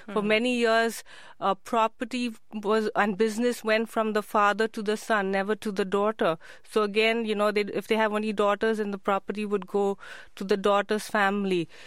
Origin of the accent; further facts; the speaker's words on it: India; So growing up in India, I was really lucky to be born into a family that wanted daughters.